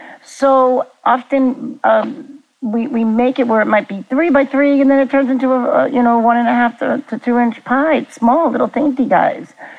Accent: Brooklyn, New York, United States; Okay, this is where you get my Brooklyn in me, because I grew up in Brooklyn.

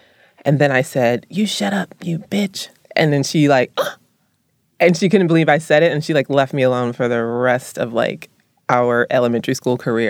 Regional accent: the South, United States; I was raised in the South

